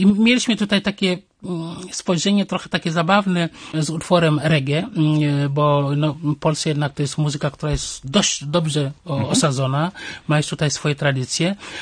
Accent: Dakar, Senegal; Polish is a second language; moved away as an adult; now in Poland; ja się urodziłem na wsi, w wieku 5 lat wujek, kuzyn przyszedł do wioski i zabrał mnie do stolicy, do Dakaru. Dzięki temu chodziłem do szkoły i po maturze przyjechałem do Polski

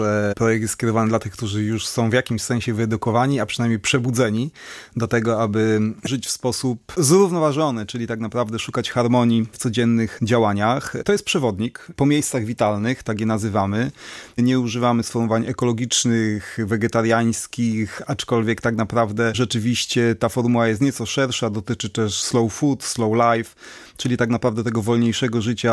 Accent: Łódź, Łódź Voivodeship, Poland; jestem takim łodzianinem, który mieszkał w okolicach, w Kolumnie, w lesie, ale dopiero jak skończyłem 25 lat, to zamieszkałem na stałe w Łodzi

